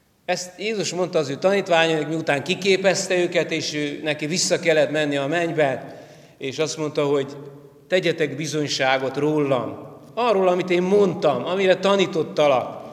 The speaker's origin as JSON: {"language": "Hungarian", "region": "Transylvania", "country": "Romania", "moved": "as an adult", "lives_now": "Kiskőrös, Hungary", "said": "Erdélyek vagyunk, Erdélyből származunk, 89-ben a régi rendszerbe, rendszerváltás előtt szöktem a zöld határon, és Isten Kiskörösre vezetett. Nem tudtam, hogy miért, de alig 22 éves voltam"}